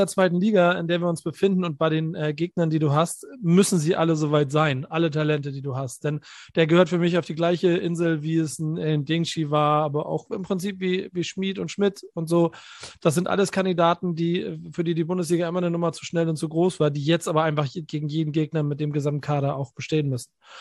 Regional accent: Hamburg, Germany; born there; Ich bin ja gebürtiger Hamburger. Ich liebe diese Stadt, ist die schönste Stadt der Welt

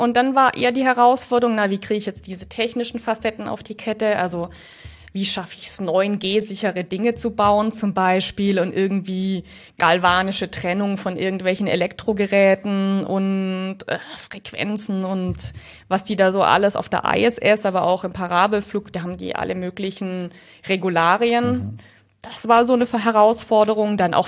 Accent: Baden-Württemberg, Germany; Ich bin aus dem Schwarzwald ursprünglich, ganz simpel, aus einem 800-Einwohner-Dorf.

